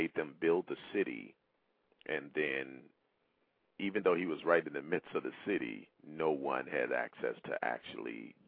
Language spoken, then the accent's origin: English; the South, United States; I come from a different era. Well, I came from the South where it was all about the more you have, the more you give.